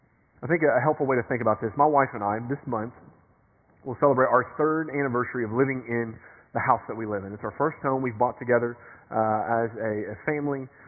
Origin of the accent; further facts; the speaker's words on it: Nashville, Tennessee, United States; And for the longest time, I mean, here in East Tennessee, I'm from Nashville.